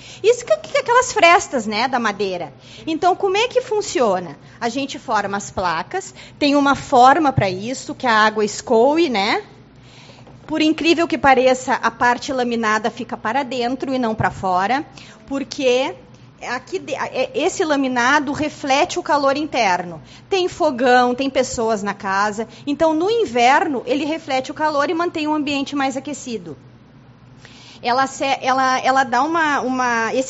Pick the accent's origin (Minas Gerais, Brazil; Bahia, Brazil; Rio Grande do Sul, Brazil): Rio Grande do Sul, Brazil; Alegrete; Em Alegrete, que é a minha terra